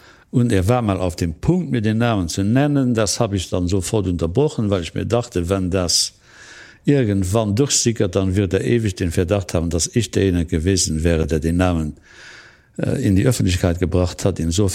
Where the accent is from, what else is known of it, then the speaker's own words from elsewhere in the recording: Luxembourg; Aber was wissen wir denn als Luxemburger über die Nordklappen?